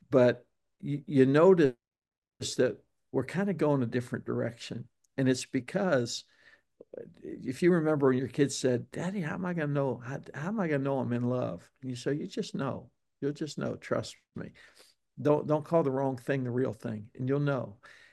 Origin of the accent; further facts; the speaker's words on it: Pittsburgh, Pennsylvania, United States; He's a Pittsburgh Steelers fan. He knows I come from Pittsburgh.